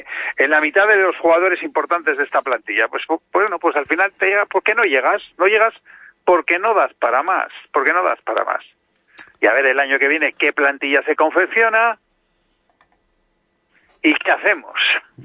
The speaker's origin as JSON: {"language": "Spanish", "region": "Basque Country", "country": "Spain", "said": "porque somos vascos y tenemos que echarle cojones"}